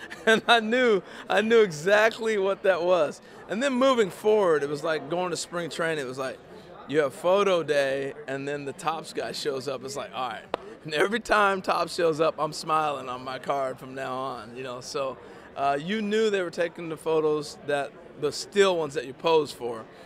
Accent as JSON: {"language": "English", "region": "Oregon", "country": "United States", "tie": "born or raised there", "said": "I grew up in Oregon. We didn't play a lot of hockey"}